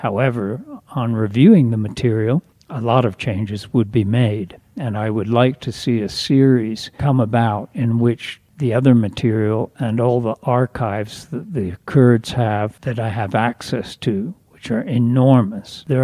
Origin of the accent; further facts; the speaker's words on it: United States; you feel very welcomed, particularly as an American, and particularly as the son of someone they consider a supporter and friend.